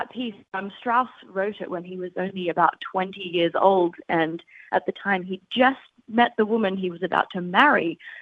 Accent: Australia; moved away as an adult; also born or lived in London; now in New York, United States; Yes, so I moved away from Australia in 2015. I moved to London to study at the Royal Academy of Music, and I was there for 3 years.

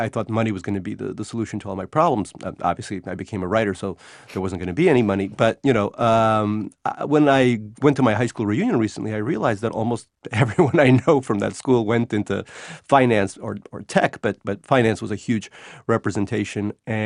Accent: New York, United States; English is a second language; I grew up somewhat poor in the edges of New York. We were immigrants. I learned English later as a child.

